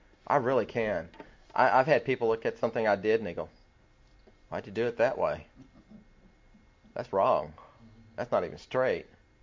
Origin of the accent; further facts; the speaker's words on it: Texas, United States; You know, I'm a Texan. You know, Texans kind of have an attitude.